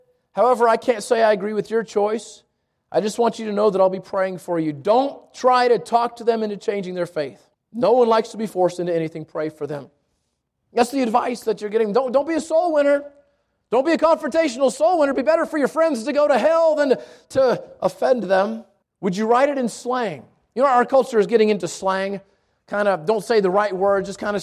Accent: Georgia, United States; Talking about Georgia. I'm from Georgia. I can relate.

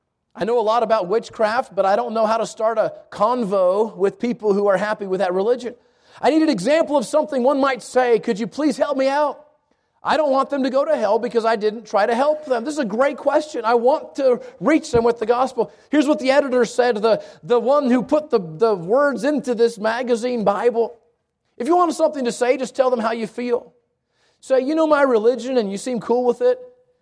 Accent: Georgia, United States; Talking about Georgia. I'm from Georgia. I can relate.

